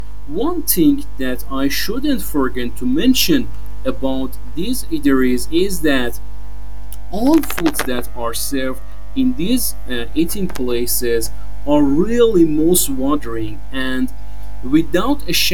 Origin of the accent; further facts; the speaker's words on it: Iran; various kinds of restaurants in my home country, I mean Iran.